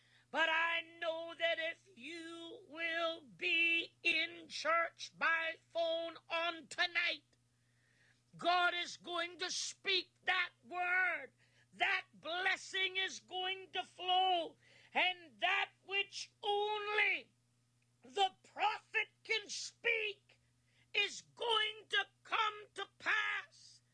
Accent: Canada; I am the Canadian prophetess … been in the ministry over 30 years

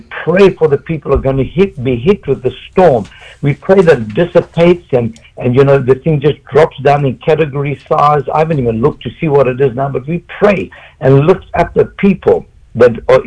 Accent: South Africa; now in United States; I am from South Africa, and I never in my wildest dreams, I could even imagine, me being in the United States of America

